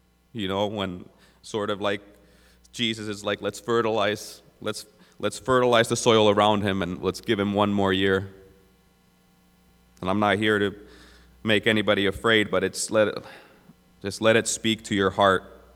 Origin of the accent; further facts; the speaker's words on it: Florida, United States; moved away as an adult; also born or lived in Finland; now in British Columbia, Canada; I was born in Finland. I was 11 years old when we moved to South Florida. I grew up in Florida. My dad pastored the Pentecostal church there for 12 years. I lived in Florida for a total of 16 years myself. I moved here to BC in 2010.